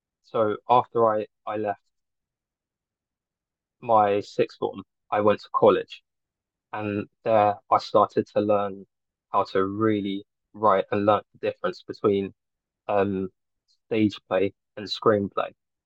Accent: London, United Kingdom; I'm a filmmaker from Northwest London.

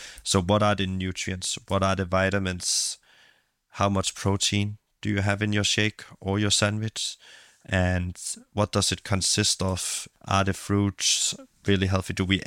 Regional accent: Vibo, Calabria, Italy; I was born in 2001 in Vibo. Grew up with my dad in the military and my mom working as a nurse at the hospital.

